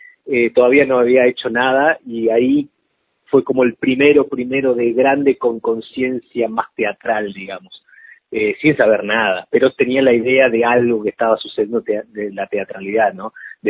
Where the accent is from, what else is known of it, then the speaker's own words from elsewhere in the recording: Posadas, Misiones, Argentina; Soy de Posadas, de Misiones.